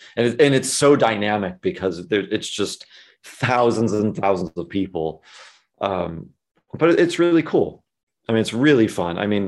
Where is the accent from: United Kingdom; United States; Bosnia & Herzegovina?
United States; Ohio; now in Los Angeles, United States; I could, if I'm from Ohio originally, I was just going to move back and just do work remotely